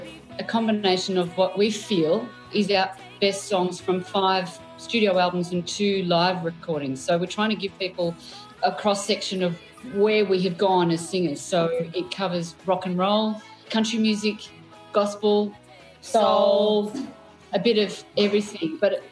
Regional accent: Australia; And the reason why is because we're Tongan Australian.

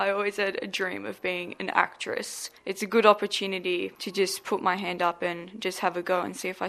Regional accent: Menangatang, Victoria, Australia; I'm from Menangatang and I go to Menangatang P12 College. I live on a sheep and a wheat farm.

